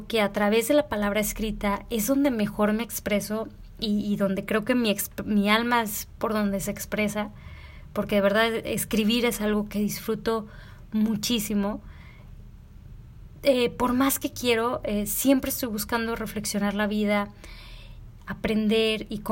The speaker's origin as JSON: {"language": "Spanish", "town": "Reynosa", "region": "Tamaulipas", "country": "Mexico", "lives_now": "Monterrey, Mexico", "said": "soy orgullosa de Reynosa, Tamaulipas, pero tengo ya 14 años viviendo en Monterrey, tengo 32 años"}